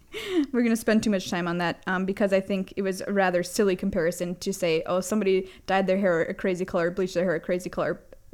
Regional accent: Minnesota, United States; I'm from Minnesota, for Christ's sake.

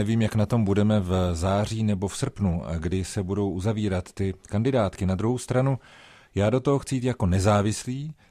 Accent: Prague, Czechia; Já jsem Pražák od narození a řekl bych, že vodou vlastně křtěný. To znamená, tady jsem chodil do školy, tady jsem studoval, tady mám celou řadu adres

